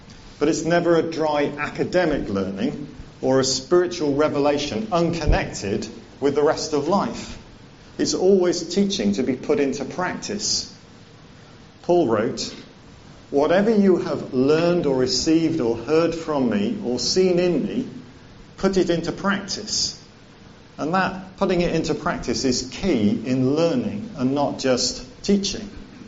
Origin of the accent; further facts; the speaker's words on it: Wales, United Kingdom; I was brought up in South Wales. An Englishman brought up in South Wales. They taught me Welsh for about 5 years. But I didn't want to learn Welsh.